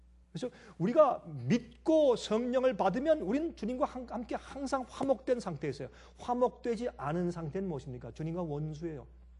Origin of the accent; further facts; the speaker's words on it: Busan, South Korea; accent: Busan; 지금도 제가 하면 제가 부산말 잘합니다. 하면 잘합니다. 그때는 나가서 놀 때는 부산말하고 집에 들어와서 서울말하고 그랬으니까.